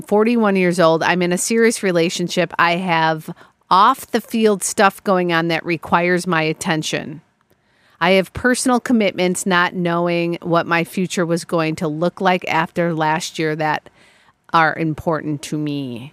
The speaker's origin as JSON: {"language": "English", "town": "Chicago", "region": "Illinois", "country": "United States", "said": "I'm a Chicago girl, he's a Wisconsin girl, he grew up a Pittsburgh Steelers fan."}